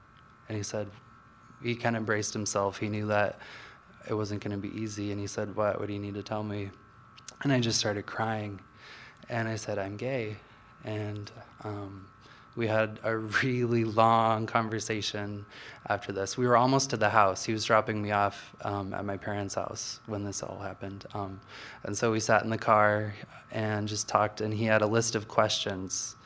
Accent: Juneau, Alaska, United States; So, I'm from Juneau. I moved here in May, and I'm Tlingit and Filipino on my dad's side.

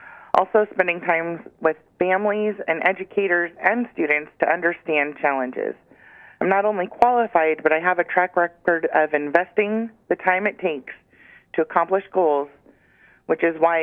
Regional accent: Alaska, United States; now in Anchorage, United States; I moved to Anchorage from Southeast Alaska in 1999, and with me I brought my values of education and community.

